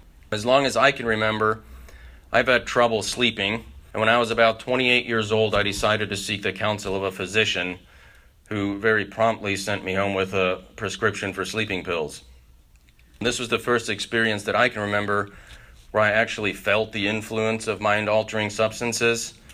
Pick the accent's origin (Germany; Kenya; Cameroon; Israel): Germany; Munich, Bavaria; now in United States; I was born in Munich, Germany. I grew up in a traditional two-parent, two-child family. I moved to the United States in 1985 when my dad accepted a job opportunity here and we all moved.